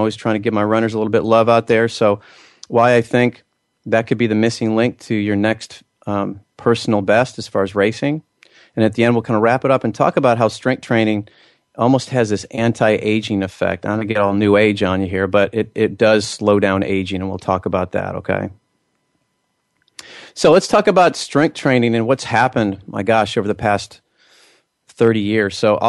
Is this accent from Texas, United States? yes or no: yes; Houston, Texas, United States; I grew up here in Houston as kind of a gym rat.